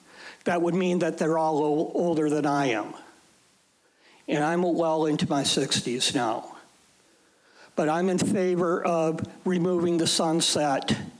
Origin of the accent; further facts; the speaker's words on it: Wasilla, Alaska, United States; I'm from Wasilla.